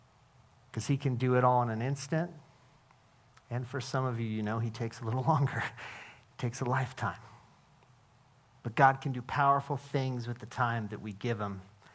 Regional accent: Albany, Oregon, United States; growing up in Albany, about an hour from Albany, is this amazing place called Newport. It's on the coast.

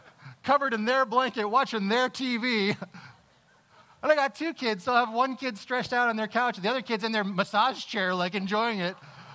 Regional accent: East Coast, United States; born and raised in the East Coast, spent a lot of time in the East Coast, not far from New York City, not far from Boston, spent a lot of time in both of those cities.

